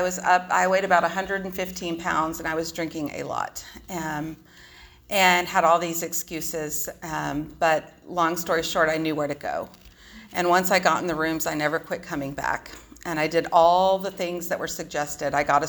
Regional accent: San Angelo, Texas, United States; accent: Texas twang; I am from West Texas, a little town called San Angelo. If you're from there, it's one word, San Angelo. And I try really hard not to sound like I'm from Texas, but when I talk about it, it tends to come out. So you'll probably hear a little twang.

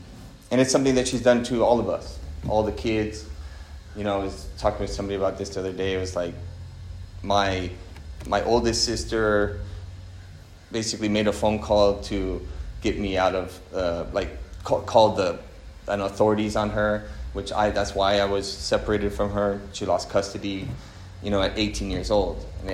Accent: Hawaii, United States; I'm from Hawaii. It's like a very kind of like, you know, they like to fist fight and stuff.

